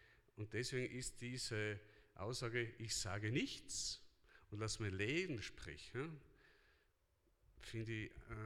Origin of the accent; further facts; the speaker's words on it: Mittelbiberach, Baden-Württemberg, Germany; also born or lived in Styria, Austria; Habe ich gesagt, nein, aus Mittelbiberach. Aber ich bin in der Steiermark geboren